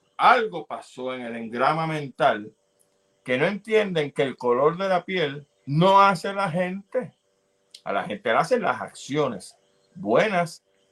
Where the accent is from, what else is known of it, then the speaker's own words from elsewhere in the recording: Puerto Rico; soy puertorriqueño